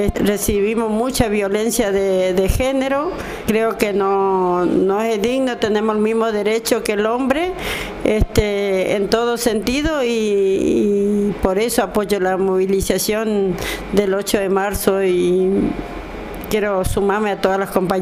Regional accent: San Isidro, Corrientes, Argentina; soy de Cuarta División La Cucucha, Jurisdicción de San Isidro, estoy en la Feria Franca San Isidro

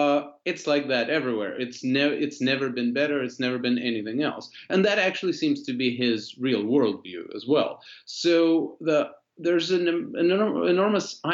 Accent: Latvia; first language ru; English is a second language; now in United States; I'm originally from Latvia. I'm a Russian-speaking Jew from Latvia. Yeah, it's complicated. But I've lived in America for 20 years, for most of my life.

